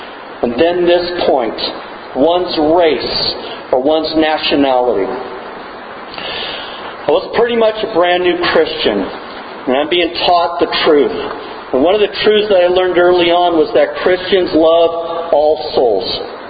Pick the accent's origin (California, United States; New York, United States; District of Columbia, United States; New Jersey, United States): California, United States; now in South Carolina, United States; I grew up in California. I had black friends.